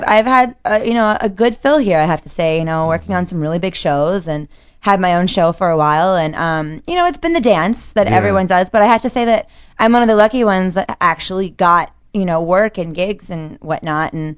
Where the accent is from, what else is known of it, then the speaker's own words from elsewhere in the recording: Maryland, United States; moved away as an adult; also born or lived in New York / North Carolina; Well, you know, I grew up in Maryland, and I was there for, 18 years of my life. And then at 18, I was like, peace out, I'm gone.